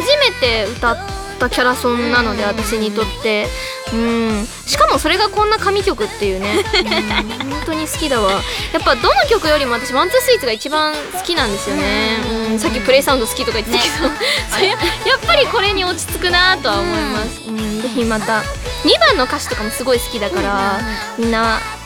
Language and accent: Japanese; Shizuoka, Japan; まだ私地方に住んでたので、地元の静岡に住んで